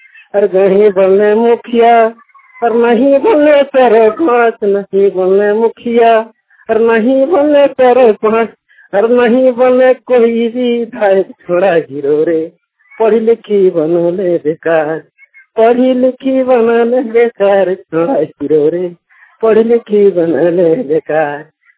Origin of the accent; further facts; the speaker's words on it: Jharkhand, India; ग्राम मणमो, post खेतको, थाना विष्णुगढ़, जिला हजारीबाग, राज्य झारखंड के निवासी हूँ।